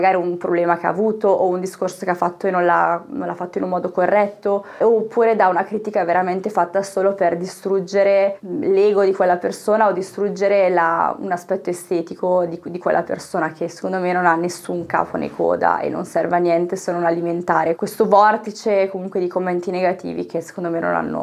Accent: Lombardy, Italy; born there; perché sono nata in Lombardia

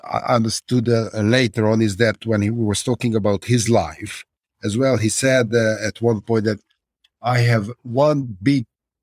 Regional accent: Transylvania, Romania; English is a second language; I'm coming from Transylvania. I have an uncle in Austria. I would like to go there. You know, my life in Transylvania is not a great deal to brag about it.

